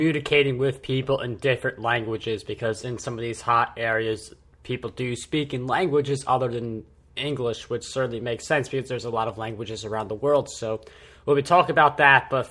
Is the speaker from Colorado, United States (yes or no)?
no; New York, United States; because I'm from the US, I'm a New Yorker, so like there's the context on me.